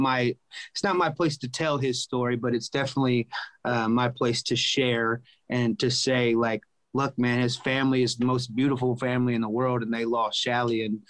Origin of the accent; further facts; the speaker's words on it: Georgia, United States; until he died right there in solitary confinement in my hometown in Rockdale County Jail.